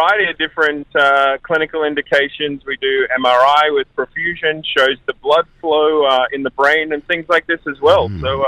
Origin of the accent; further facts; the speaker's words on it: Australia; moved away; I am Australian, yes. I've lived in this fine country for over 20 years.